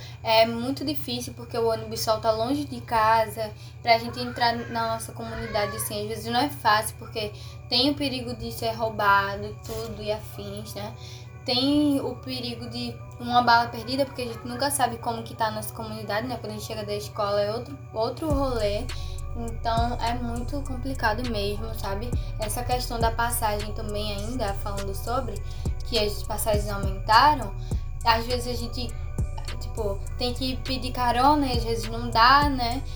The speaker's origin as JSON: {"language": "Portuguese", "town": "Recife", "region": "Pernambuco", "country": "Brazil", "said": "eu tenho 15 anos, sou da comunidade do Recife"}